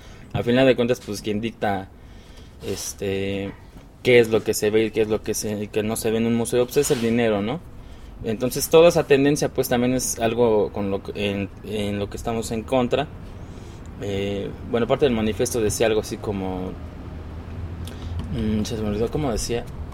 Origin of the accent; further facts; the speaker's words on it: Mexico City, Mexico; now in Puebla, Mexico; no somos originalmente de Puebla. Pues si yo soy del DF